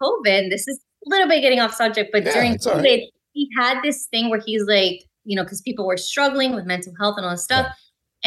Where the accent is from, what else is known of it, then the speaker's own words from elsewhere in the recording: New York, United States; now in Miami, United States; Like I'm originally from New York and I feel like in New York, there's a lot more of that sort of sense of community